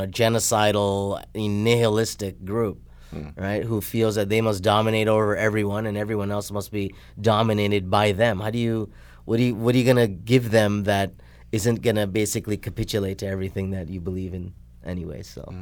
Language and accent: English; Toronto, Ontario, Canada; Born and raised in Toronto, Canada. Grew up at the culture conflict, which gave rise to an identity crisis.